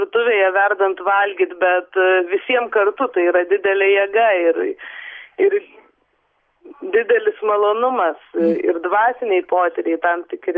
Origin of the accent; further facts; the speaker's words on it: Vilnius, Vilnius County, Lithuania; mes esam gimę ir užaugę Vilniuje arba prie Vilniaus.